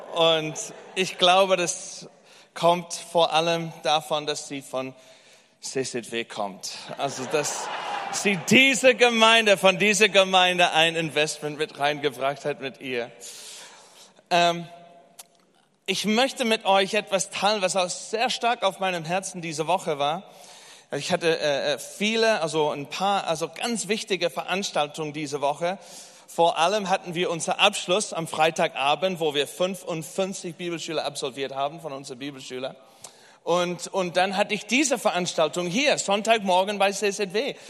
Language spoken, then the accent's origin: German; England, United Kingdom; German is a second language; also born or lived in United States; now in Germany; Also ich komme ursprünglich aus England.